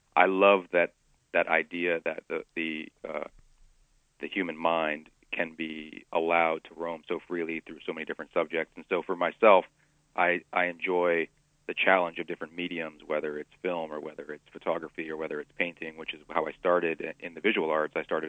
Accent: New Orleans, Louisiana, United States; I grew up in New Orleans, and when Katrina came ashore, obviously she wrecked most of where I grew up

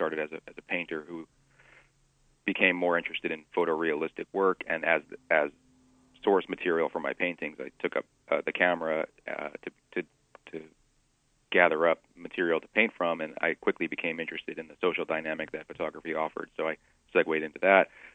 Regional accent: New Orleans, Louisiana, United States; I grew up in New Orleans, and when Katrina came ashore, obviously she wrecked most of where I grew up

